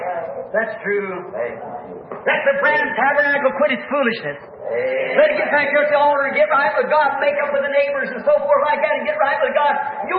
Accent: United States; I'm American, certainly.

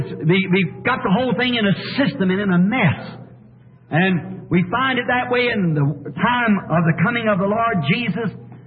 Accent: Arizona, United States; I'm from Arizona.

